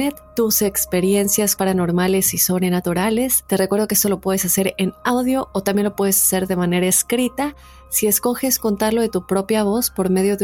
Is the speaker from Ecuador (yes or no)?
no; Costa Rica; Soy de Costa Rica.